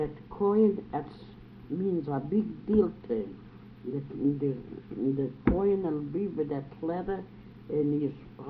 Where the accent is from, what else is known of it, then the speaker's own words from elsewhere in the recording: South Africa; English is a second language; now in United States; I'm an Afrikaner, thank God. I'm an American. I could express myself even if I can English.